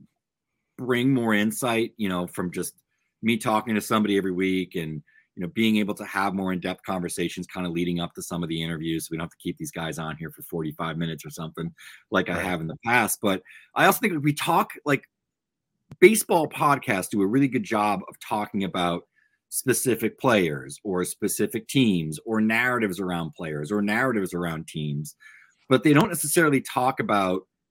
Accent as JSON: {"language": "English", "region": "Massachusetts", "country": "United States", "tie": "born or raised there", "said": "like, you know, the two of us growing up in Massachusetts."}